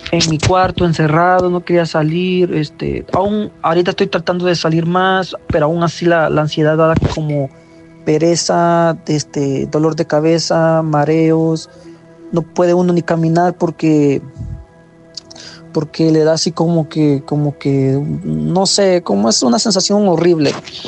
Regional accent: Guatemala; now in Omaha, United States; Yo soy de Guatemala. Bien, pero estoy amigos. Viviendo ahorita en Omaha, Nebraska, ya llevo 7 años viviendo acá.

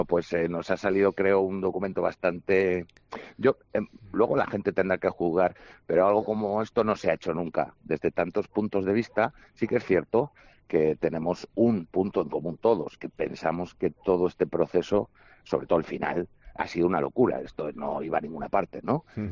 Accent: Catalonia, Spain; moved away; Yo soy catalán. Yo marché de allí en el 93.

